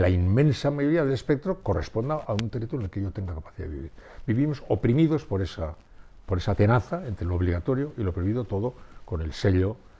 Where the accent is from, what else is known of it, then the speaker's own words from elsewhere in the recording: San Sebastián, Basque Country, Spain; yo nací en San Sebastián y viví en San Sebastián.